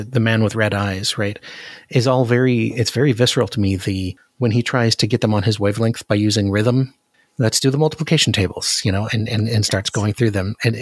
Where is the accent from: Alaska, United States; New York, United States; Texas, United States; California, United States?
Alaska, United States; Anchorage; See, I grew up in Anchorage, and when it's 40 below and you breathe in, that's the knife in your lungs.